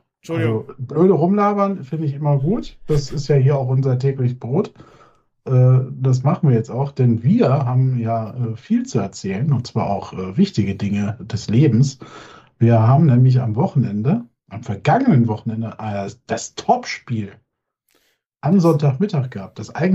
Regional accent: Aachen, North Rhine-Westphalia, Germany; ich bin im Rheinland geboren, in Aachen aufgewachsen, in Öscherjong.

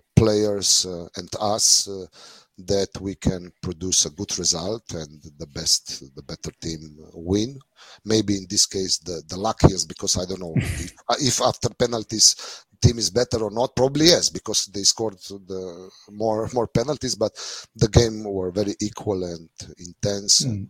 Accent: Kranj, Upper Carniola, Slovenia; They were in qualification route in Kran, in my hometown.

